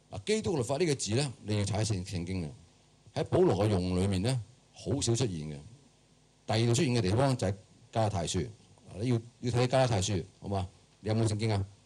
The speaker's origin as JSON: {"language": "Cantonese", "country": "China", "said": "即係猶太人嘅自大心理唔絕對唔比我哋中國人低嘅，係咪？"}